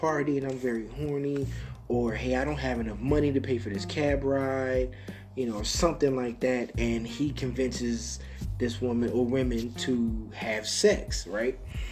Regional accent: Detroit, Michigan, United States; So I'm from Detroit, and people that, you know, if you're from Detroit or you've been to Detroit

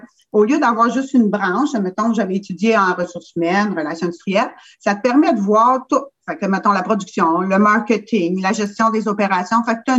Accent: Saint-Hyacinthe, Quebec, Canada; Moi, je viens de la région de Saint-Hyacinthe.

